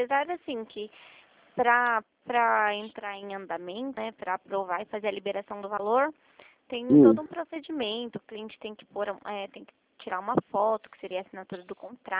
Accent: Itatiba, São Paulo, Brazil; Eu sou daqui de Itatiba.

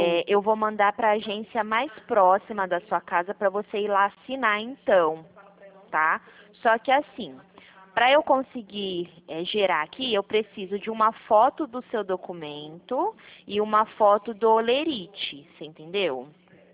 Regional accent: Marília, São Paulo, Brazil; Eu sou de Marília

